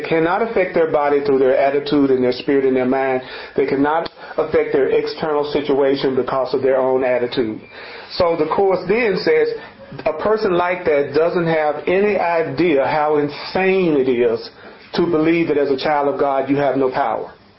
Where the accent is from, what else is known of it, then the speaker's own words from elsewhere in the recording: United States; born there; Look, things don't go right for me because I was born black in America